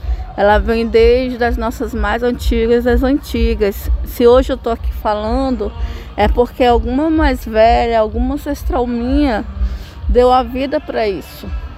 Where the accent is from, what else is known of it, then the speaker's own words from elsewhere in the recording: Amazon, Brazil; contextos ribeirinhos como na Amazônia, que eu sou da Amazônia, contextos extrativistas